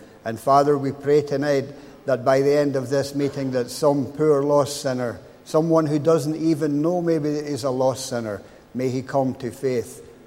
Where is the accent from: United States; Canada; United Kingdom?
United Kingdom; Glasgow, Scotland; moved away as an adult; now in Northern Ireland, United Kingdom; You can tell by now that I'm not from Northern Ireland. I grew up just outside Glasgow, and I've lived in Northern Ireland now for about 38 years. I came over here with the army